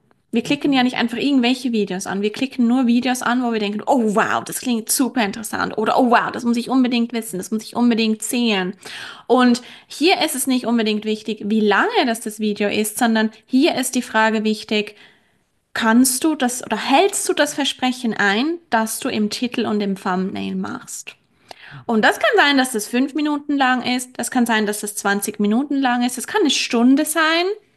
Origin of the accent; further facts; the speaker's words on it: Switzerland; ich bin aus der Schweiz